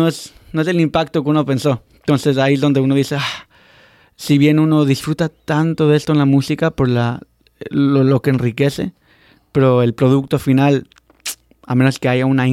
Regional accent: Ecuador; also born or lived in New Jersey; A los 4 años para Ecuador, pero me crié todo en Ecuador. Todo.

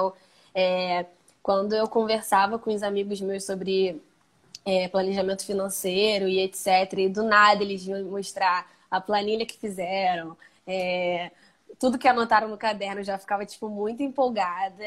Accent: Rio de Janeiro, Brazil; Eu tenho 22 anos. Eu sou cria de uma comunidade chamada Fumacê, que ela é em Realengo, né, no Rio de Janeiro. E é isso, moro aqui até hoje.

